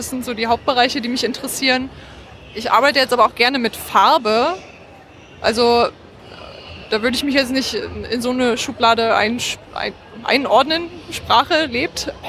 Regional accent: Berlin, Germany; ich komme aus Berlin und werde dieses Jahr schon 26 Jahre alt.

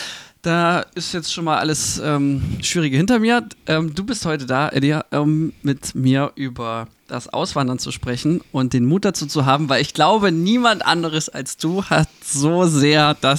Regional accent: Mühlhausen, Thuringia, Germany; Thüringen. Um genauer zu sagen, in Bad Langensalza, eine Stadt direkt neben Mühlhausen, meiner Heimatstadt.

